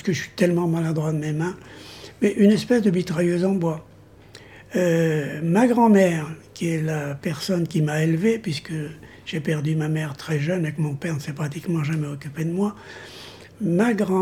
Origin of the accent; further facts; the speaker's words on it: Centre-Val de Loire, France; moi je suis de Loir-et-Cher. J'ai eu une enfance villageoise, avec tout ce que ça comportait de positif et de négatif.